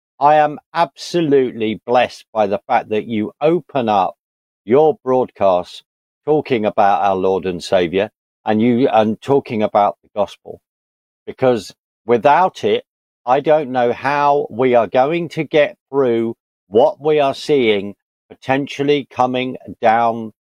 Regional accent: United Kingdom; I'm in the UK and I am British

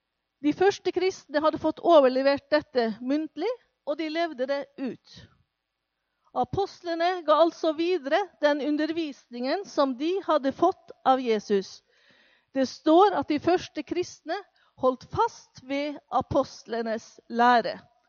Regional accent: Molde, Møre og Romsdal, Norway; Jeg er opprinnelig fra Molde.

